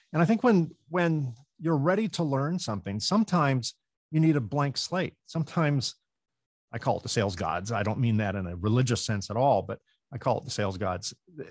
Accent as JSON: {"language": "English", "region": "California", "country": "United States", "said": "but I'm from California, so you can just, you know, write me off in that term."}